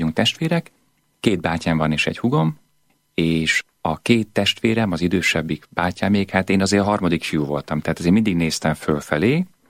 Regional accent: Sárvár, Vas, Hungary; also born or lived in Szombathely; now in Budapest, Hungary; Itt Budapesten legszívesebben azt mondom, hogy Vas megyéből jöttem, Szombathelyen születtem, és Sárváron nőttem fel. Szombathely Vas megyének a megyeszékhelye, és Sárvár egy kisváros, valahol vidéken

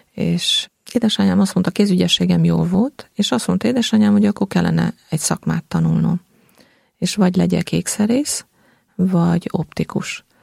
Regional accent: Satu Mare, Satu Mare County, Romania; Hát Szatmárnémetiből származom. Egy milyen vallásos családba nőttem föl.

